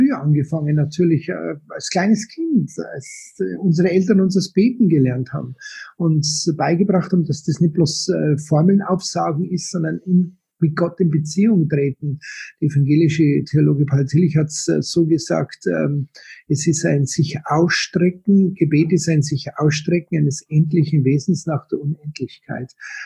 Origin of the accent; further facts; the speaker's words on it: Munich, Bavaria, Germany; born there; Ich bin gebürtig aus München, geboren 1960.